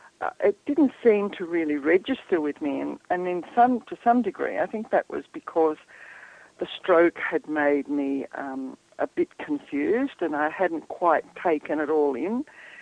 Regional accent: Australia; I was brought up in the Australian bush. I didn't go to school through primary school. I had to do it by correspondence.

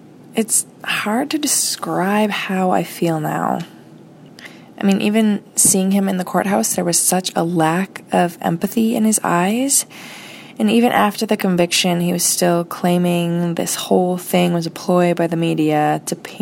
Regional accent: United States; from the United States.

